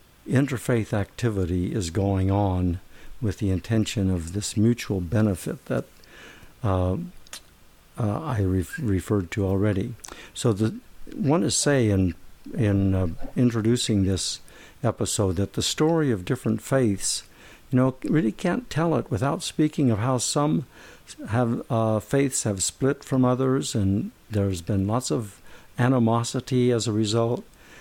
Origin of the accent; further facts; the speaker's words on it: Pella, Iowa, United States; she was born in Pella, Iowa. That's my hometown as well.